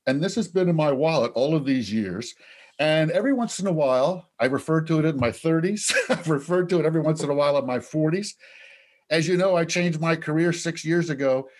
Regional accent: Connecticut, United States; I grew up in Connecticut, never heard of it.

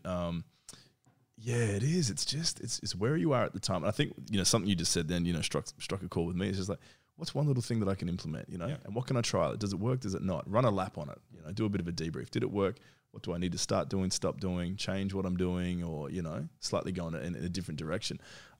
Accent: Perth, Western Australia, Australia; moved away as an adult; also born or lived in New Zealand; So I was born in New Zealand. We came out when I was just a toddler. The whole family, immediate family, came over to Perth. Some came to Sydney. Did most of my growing up in Perth. Yeah. WA. And moved out here in 2006.

